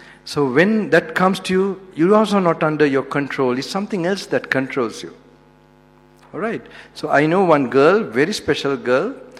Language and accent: English; Lesotho; I was brought up in Southern Africa, Lesotho, in the international schools there.